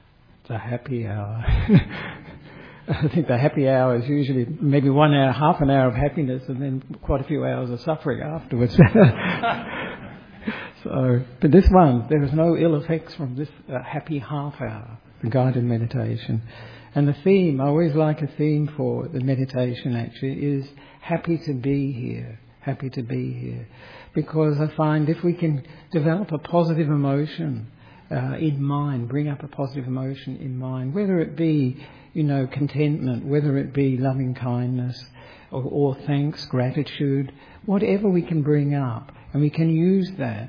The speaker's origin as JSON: {"language": "English", "town": "Perth", "region": "Western Australia", "country": "Australia", "lives_now": "Sri Lanka", "said": "even though I am from Perth."}